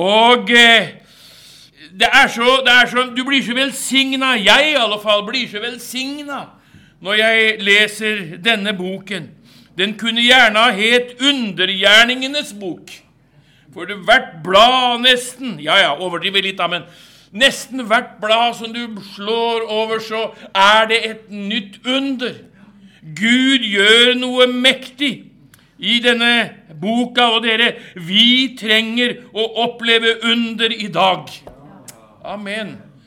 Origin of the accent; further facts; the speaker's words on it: Rælingen, Akershus, Norway; oppe ved Lillestrøm-traktene, der jeg er fra, Rælingen, hvis det er noen som vet hvor det er hen.